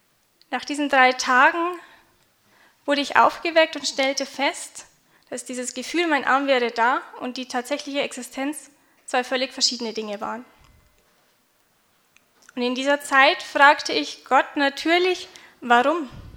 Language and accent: German; Bavaria, Germany; ich komme aus der Nähe von München, bin 27 Jahre alt und von Beruf Kindergärtnerin. Ich bin normal auf dem Land, ländliche Städtchen aufgewachsen, habe gute christliche Erziehung genossen.